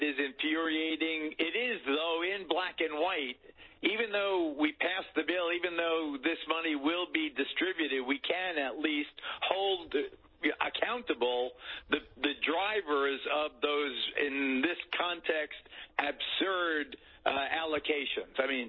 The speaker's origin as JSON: {"language": "English", "region": "New York", "country": "United States", "tie": "born or raised there", "said": "New York, where I was growing up in New York, and you see Jersey plates"}